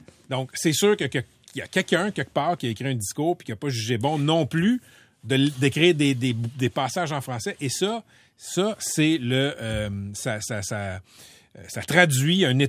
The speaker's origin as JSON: {"language": "French", "town": "Montreal", "region": "Quebec", "country": "Canada", "said": "Ah, ben, écoute, moi, je suis Montréalais."}